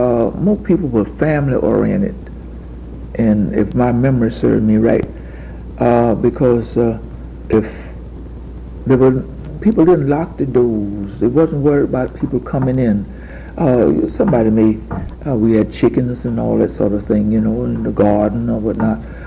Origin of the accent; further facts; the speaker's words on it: Jacksonville, Florida, United States; born there; I was born in Jacksonville.